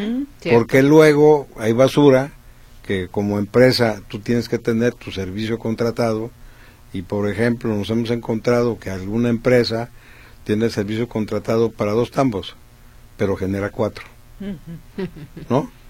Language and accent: Spanish; Jalisco, Mexico; siendo los mismos jaliscienses que andamos ahí en la bicicleta los domingos